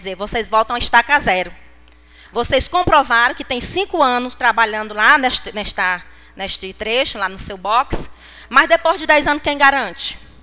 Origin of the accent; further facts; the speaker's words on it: Demerval Lobão, Piauí, Brazil; nasci e me criei na Demerval Lobão